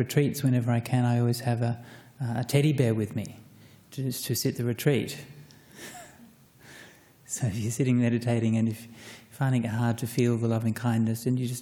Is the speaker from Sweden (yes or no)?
no; Australia; but I'm an Aussie male and I've tried it and it works for me